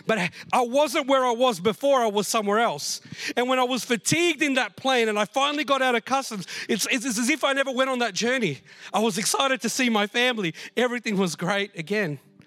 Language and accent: English; Australia; I know I'm Latin American, but I'm more of an Aussie. I've grown up here, right?